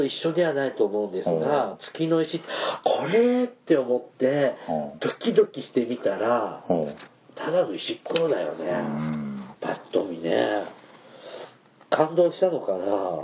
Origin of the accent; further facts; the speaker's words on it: Mie, Japan; オーストラリア記念館っていうのが僕の地元の三重にあるんですよ